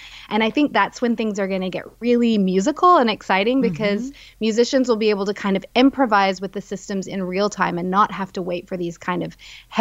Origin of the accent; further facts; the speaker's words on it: Tennessee, United States; So I grew up in East Tennessee, and I grew up singing in choirs and, you know, listening to a lot of really great country music.